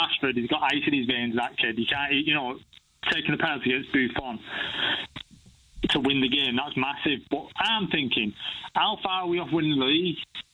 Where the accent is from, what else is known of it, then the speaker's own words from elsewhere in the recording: Prestwich, North West England, United Kingdom; Manchester.